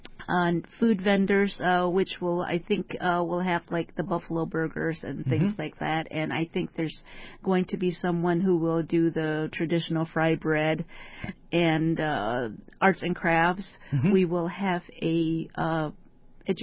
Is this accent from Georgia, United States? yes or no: no; Acoma Pueblo, New Mexico, United States; now in Cleveland, United States; I was on the reservation. I'm from New Mexico. Acoma Pueblo. There are 19 tribes of villages called Pueblos in New Mexico, and Acoma is one of them.